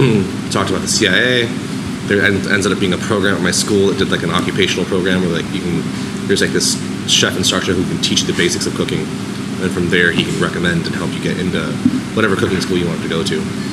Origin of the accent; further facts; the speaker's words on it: Orange County, California, United States; I grew up in Orange County.